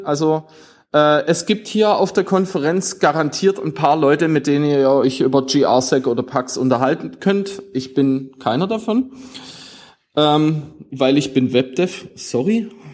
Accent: Swabia, Germany; ja, ich bin Schwabe, dass wir diese deutsche Sprache verwenden wollen.

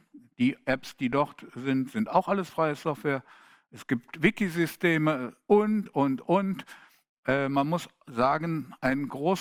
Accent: Düsseldorf, North Rhine-Westphalia, Germany; born there; Wohnen tue ich übrigens in Düsseldorf, wo ich auch geboren bin, gar nicht mal so weit von meinem Geburtsort weg

